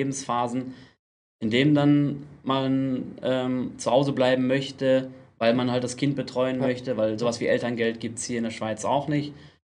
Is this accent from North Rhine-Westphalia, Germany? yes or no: yes; North Rhine-Westphalia, Germany; moved away; in Deutschland habe ich komme aus Nordrhein-Westfalen